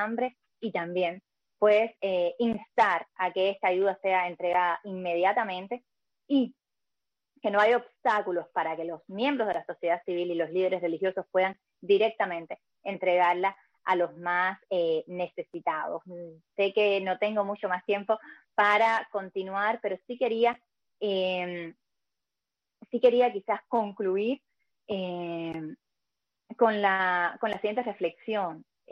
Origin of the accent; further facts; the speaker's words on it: Cuba; La solución a la crisis que vive mi país es cambiar el sistema en el que se vive en mi país.